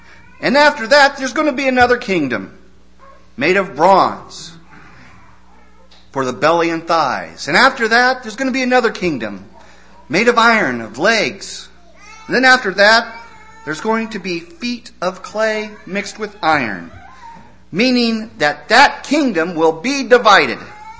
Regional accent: Prairie City, United States; but when I think of chaff, I think of growing up in Prairie City. I think of the grain elevators and the farmers bringing their grain

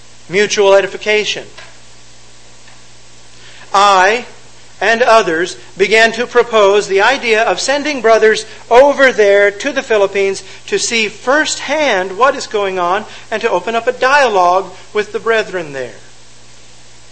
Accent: Compton, California, United States; born there; I was born in Compton, California.

